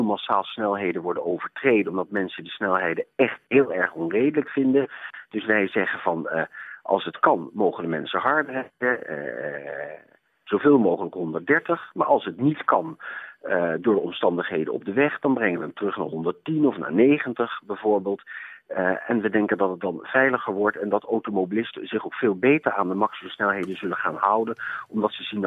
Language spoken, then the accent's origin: Dutch; Netherlands; allereerst vind ik als Nederlander dat ik niet over België ga.